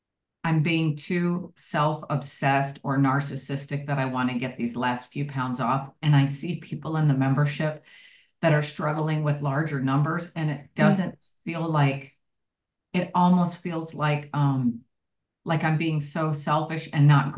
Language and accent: English; Texas, United States; now in Phoenix, United States; I live in Phoenix now, I'm from Texas